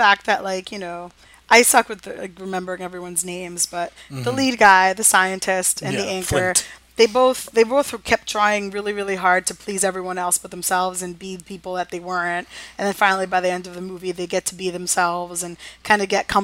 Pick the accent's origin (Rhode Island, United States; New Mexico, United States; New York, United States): New York, United States; Astoria; I'm from Astoria, so cloudy with a chance of gyros.